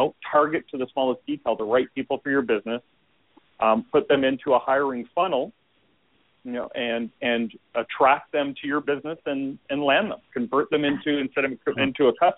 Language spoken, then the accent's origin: English; Canada; accent: Canadian; you'll notice an accent because I'm Canadian.